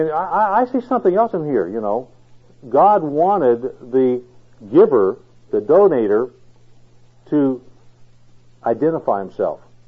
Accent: Indiana, United States; also born or lived in Texas; I'm from Indiana, but people would know me as a Texan because I've spent so much of my life in Texan.

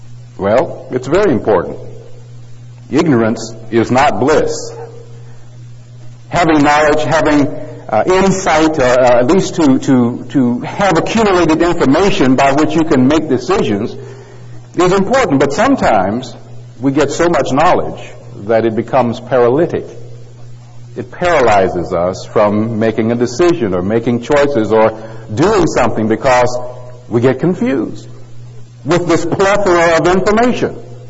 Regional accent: Detroit, Michigan, United States; Three of them were United States stations since I grew up in Detroit, and one was Canadian.

